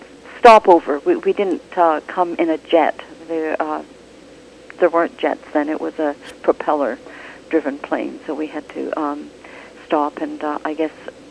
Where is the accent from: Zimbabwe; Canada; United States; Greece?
Canada; Acton, Ontario; I grew up in Acton.